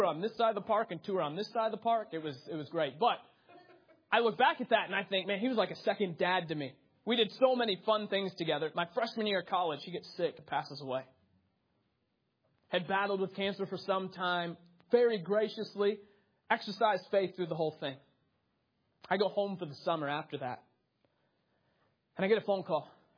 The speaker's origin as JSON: {"language": "English", "town": "Pittsburgh", "region": "Pennsylvania", "country": "United States", "tie": "born or raised there", "said": "we grew up right outside of Pittsburgh."}